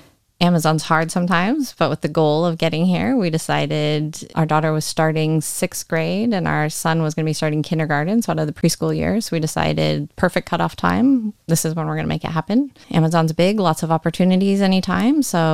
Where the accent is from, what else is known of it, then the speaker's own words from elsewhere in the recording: Seattle, Washington, United States; There's just really nothing to complain about other than the weather, but we're from Seattle, so.